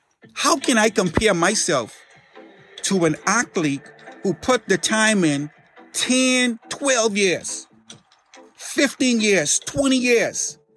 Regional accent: Bahamas; Growing up in the Bahamas, I lived on the western part of the island called Stapling Gardens. It was close, probably, I don't know, a mile and a half to 2 miles to the beach.

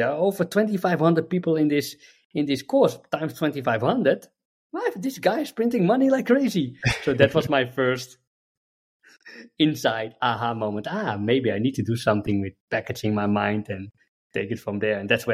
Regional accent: Amsterdam, North Holland, Netherlands; English is a second language; I'm Dutch, okay. Born and raised in Amsterdam. Yeah, born and raised in Amsterdam. As a kid, grow up with everything that Amsterdam has to offer, from smoking weed to drinking alcohol to having parties.

